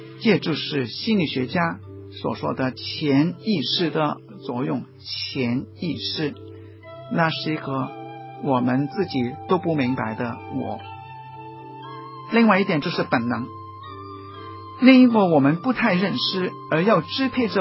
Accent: Guangdong, China; 我们广东人说是硬颈，脖子很硬

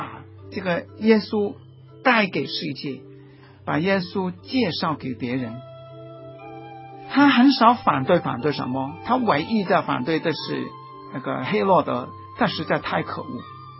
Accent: China; 我是中国人，我可以欣赏美国人，欣赏印度人

